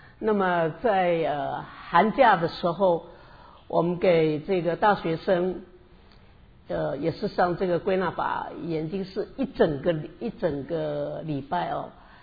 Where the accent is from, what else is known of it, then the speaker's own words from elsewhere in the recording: Taiwan; 我是台湾人，所以我们的结婚呢，我们说我们两岸已经统一了，在我们家是。